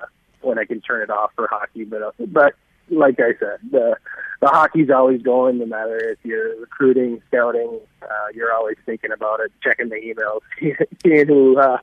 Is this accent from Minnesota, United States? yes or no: yes; Minnesota, United States; I run a youth hockey camp back in my home state of Minnesota